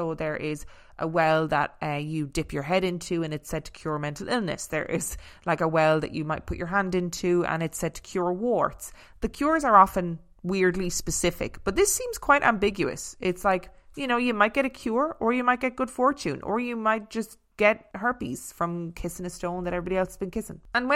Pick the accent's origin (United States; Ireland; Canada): Ireland; as an Irish person